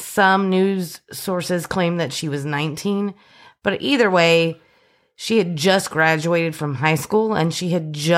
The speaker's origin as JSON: {"language": "English", "region": "Texas", "country": "United States", "said": "Well, I agree, but we're from Texas and they're from Missouri."}